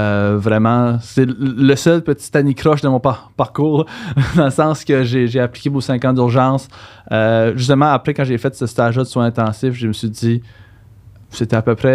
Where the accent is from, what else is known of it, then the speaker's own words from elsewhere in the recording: New Brunswick, Canada; Je viens du Nouveau-Brunswick, donc pour ceux qui ont vu, qui n'ont pas reconnu l'accent initialement.